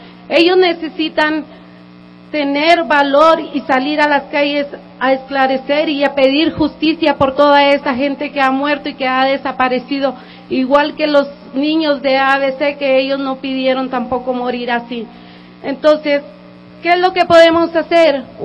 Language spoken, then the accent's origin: Spanish; Ciudad Juárez, Chihuahua, Mexico; vengo del Valle de Juárez, de Ciudad Juárez, Chihuahua, precisamente.